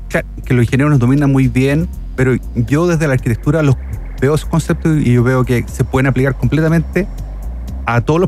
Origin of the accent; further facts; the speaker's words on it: Maipú, Santiago Metropolitan Region, Chile; now in Houston, United States; Santiago. De Maipú.